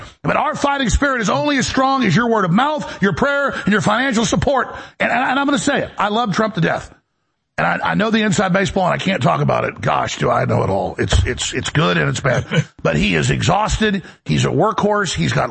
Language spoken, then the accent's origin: English; the South, United States; You're an American. I'm an American. I'm a Southerner. You're a Midwesterner.